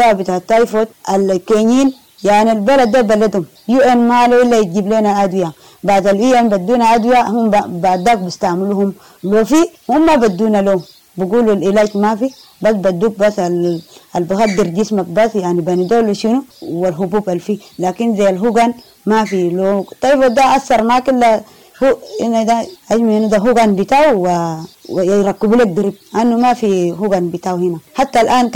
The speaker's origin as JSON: {"language": "Arabic", "region": "South Kordofan", "country": "Sudan", "lives_now": "Kakuma, Kenya", "said": "أنا جاي من جنوب قردفان منطقة أمشوران."}